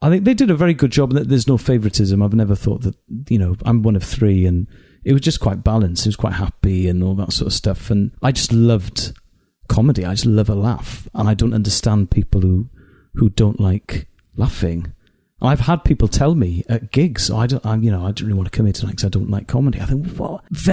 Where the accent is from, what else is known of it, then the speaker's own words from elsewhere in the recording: Wales, United Kingdom; when I was growing up in Wales, it was very important not to be seen to be a show-off